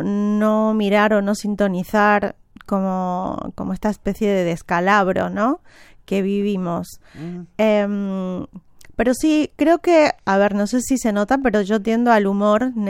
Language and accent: Spanish; Argentina; born there; also born or lived in Madrid, Spain; como yo nací en Argentina y viví en Madrid 1000 años y luego volví a Argentina y luego volví a Madrid